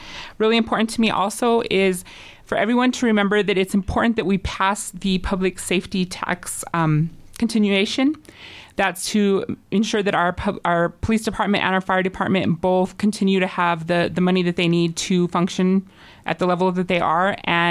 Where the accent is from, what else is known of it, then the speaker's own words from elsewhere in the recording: Silver City, New Mexico, United States; I was raised in Precinct 32 and now I live in Precinct 16, so it's a special part of town to me. I've been in Silver City for the entirety of my life, so 35 years